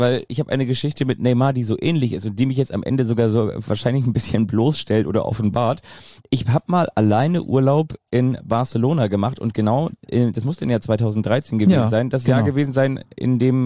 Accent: Kiel, Schleswig-Holstein, Germany; wie man das so macht, ne, als Kieler

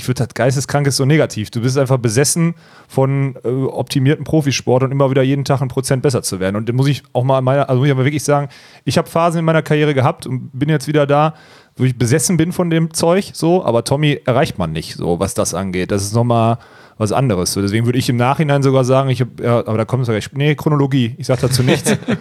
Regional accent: Essen, North Rhine-Westphalia, Germany; 2007 Essen. Ich als Essener Jung

